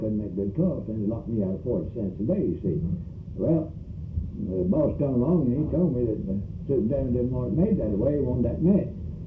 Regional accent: Sweetwater, United States; also born or lived in Madden County; Yeah, I've been raised right here in Sweetwater.

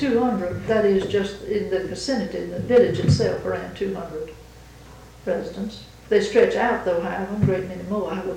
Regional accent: Athens, United States; born there; I was born here in Athens.

